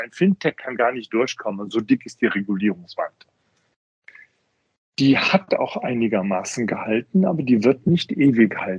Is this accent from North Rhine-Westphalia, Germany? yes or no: yes; Bonn, North Rhine-Westphalia, Germany; born there; moved away as an adult; now in Munich, Germany; Das habe ich aus meiner Jugend mitgebracht und bin ja gebürtiger Bonner